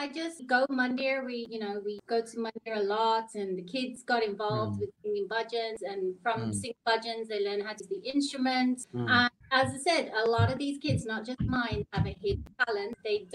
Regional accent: England, United Kingdom; growing up in England, it was very tough.

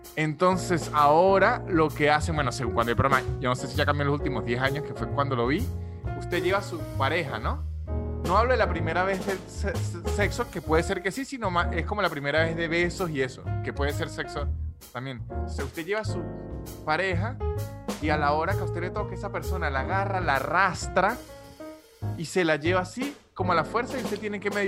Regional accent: Venezuela; es como una frustración que tengo como venezolano

